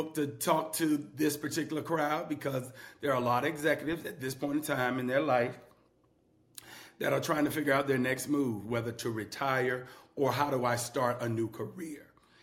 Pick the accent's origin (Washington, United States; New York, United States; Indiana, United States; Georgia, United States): Georgia, United States; Statesboro; now in Atlanta, United States; No, I'm originally from Statesboro, Georgia, which is the low country right outside Savannah, about 45 minutes west of Savannah.